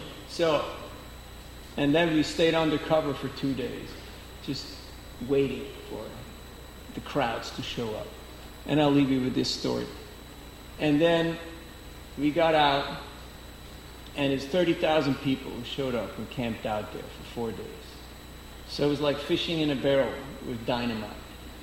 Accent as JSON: {"language": "English", "country": "Switzerland", "said": "\"I'm from Switzerland. I came here to meet all the nice people. Do you qualify?\""}